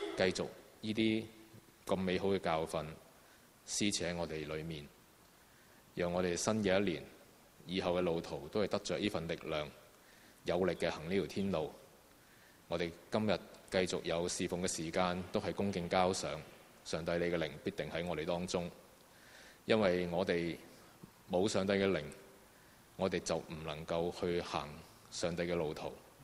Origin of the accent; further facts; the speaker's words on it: China; 我们是中国人，是很祝福的，我们有两个新年